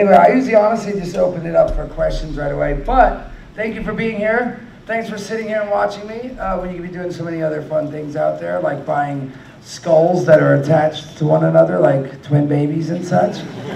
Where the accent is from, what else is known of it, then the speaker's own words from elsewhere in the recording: New Jersey, United States; we grew up in New Jersey in this small town.